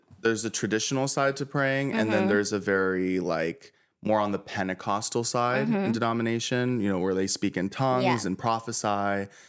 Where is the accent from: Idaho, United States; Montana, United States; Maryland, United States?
Maryland, United States; Because we're from Maryland. Because we're the chosen ones.